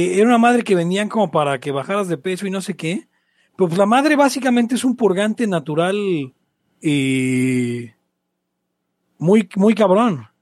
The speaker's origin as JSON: {"language": "Spanish", "country": "Mexico", "said": "soy de México."}